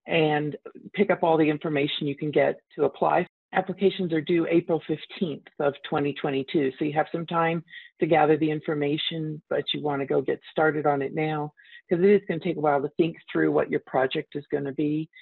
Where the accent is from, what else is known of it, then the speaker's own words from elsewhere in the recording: St. Louis, Missouri, United States; moved away as an adult; now in Arizona, United States; Well, there's a surprise that I was born in Arizona. A lot of people think I'm not from Arizona, but I was born in Arizona. I did grow up in St. Louis, and then came back to Arizona to go to college.